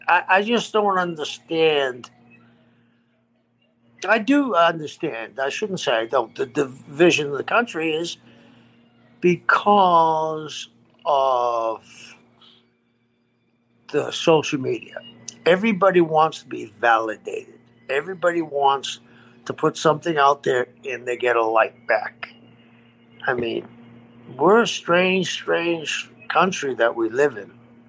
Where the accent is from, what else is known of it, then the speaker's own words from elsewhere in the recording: Boston, Massachusetts, United States; I'm from Boston, you know, the original six, the Bruins, right?